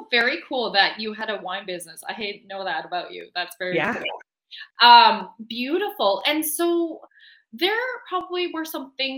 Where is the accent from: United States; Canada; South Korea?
Canada; It's out in the UK, but we are Canadian.